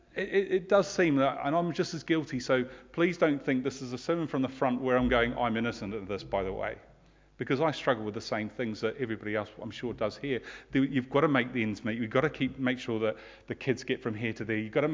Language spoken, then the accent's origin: English; New Zealand; I come from New Zealand. That's an empty place, right?